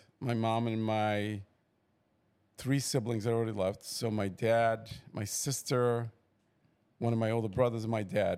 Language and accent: English; Cape Verde; That's 10 islands in the archipelago of Cape Verde. I lived in the smallest island.